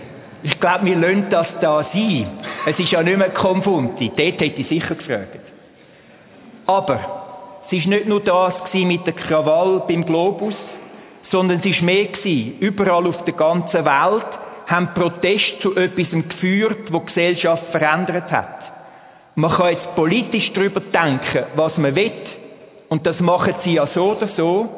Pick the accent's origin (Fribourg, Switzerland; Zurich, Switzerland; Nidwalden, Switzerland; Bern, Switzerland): Zurich, Switzerland; Ich bin dort noch in der Primarschule gewesen. Was geheissen hat in Zürich. Die Zusammenstöße, nicht weit weg von dort, wo ich aufgewachsen bin